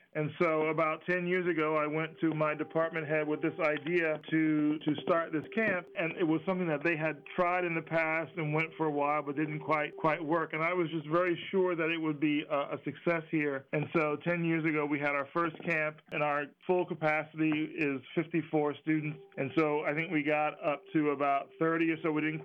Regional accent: Philadelphia, Pennsylvania, United States; I grew up in Philadelphia and had the benefit of camps that were run by the city and were free to those who were interested.

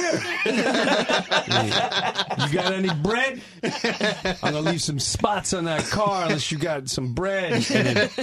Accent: Long Island, New York, United States; where I grew up in Long Island, and I would talk about the difference between Long Island birds and New York pigeons.

